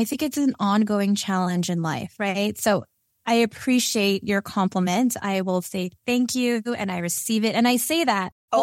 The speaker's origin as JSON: {"language": "English", "region": "California", "country": "United States", "said": "And I am from Southern California, doing this podcast episode from Los Angeles."}